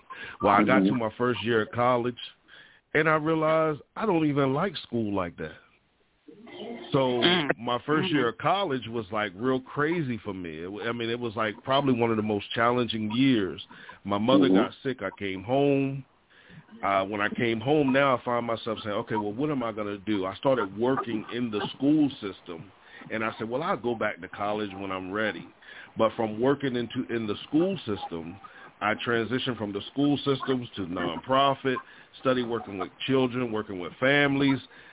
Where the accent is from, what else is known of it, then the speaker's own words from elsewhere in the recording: Delaware, United States; As they said, I am from a little town, a little state called Delaware. We're right next to Philly, Jersey, New York.